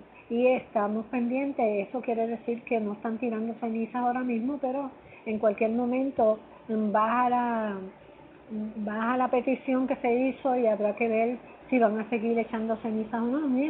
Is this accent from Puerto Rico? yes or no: yes; Puerto Rico; que habla sobre nuestra identidad como puertorriqueños y mucho más.